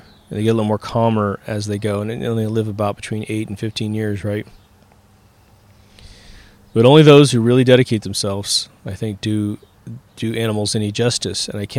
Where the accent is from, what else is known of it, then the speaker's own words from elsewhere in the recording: Kansas, United States; I'm always talking about how I come from Kansas.